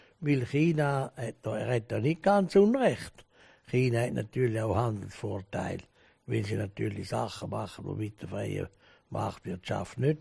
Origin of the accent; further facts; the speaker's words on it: Zurich, Switzerland; erstens bin ich ein Zwinglianer als Zürcher. Ich gehöre zur Zürcher Landeskirche.